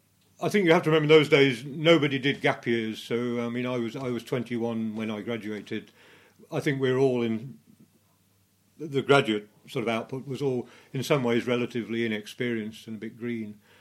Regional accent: Leicester, East Midlands, United Kingdom; born there; I was born in Leicester on the 1st of June 1938.

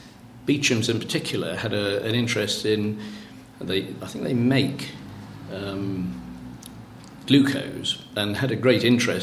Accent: Stanmore, London, United Kingdom; born there; my date of birth is the 25th of December 1941, and I was born at Stanmore in Middlesex, North London.

